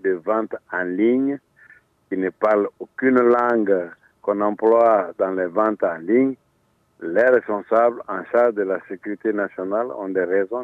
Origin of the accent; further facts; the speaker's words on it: Guinea; Quand on est Guinéen